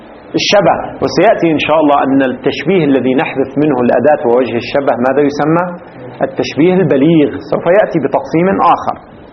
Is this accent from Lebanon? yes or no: yes; Lebanon; في العامية عندنا في لبنان يستعمل في الفترة الأخيرة مثل من هذا القبيل.